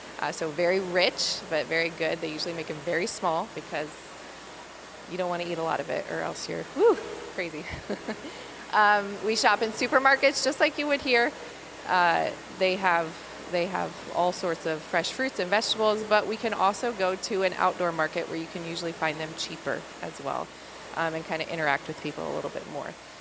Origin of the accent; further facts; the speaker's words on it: New Jersey, United States; me especially, because I am from New Jersey, okay? And everything is very fast-paced, right?